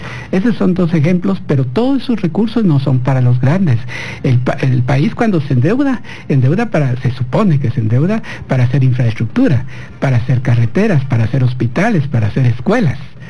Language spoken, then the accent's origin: Spanish; Guatemala; somos los guatemaltecos los que estamos generando esa riqueza.